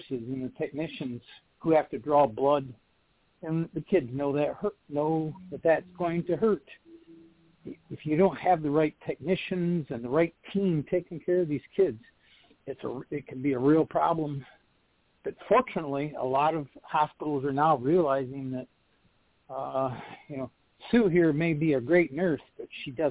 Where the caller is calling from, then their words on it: Michigan, United States; Peninsula of Michigan.